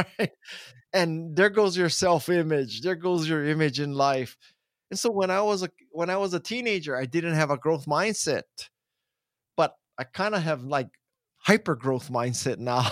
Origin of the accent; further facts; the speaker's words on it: Hawaii, United States; you were born and raised in Hawaii. You lived in Hawaii the first 20 years of your life.